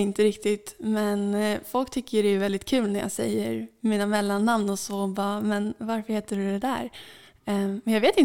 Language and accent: Swedish; Saltsjöbaden, Stockholm County, Sweden; En sak som jag minns i min uppväxt här i Saltsjöbaden, det var när jag var lite yngre och spelade i Saltsjöbaden basket